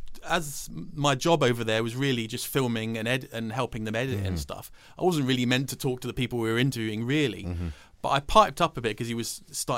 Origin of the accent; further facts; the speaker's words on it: United Kingdom; being a British person, I was honest and, you know, quite realistic about what my skills were.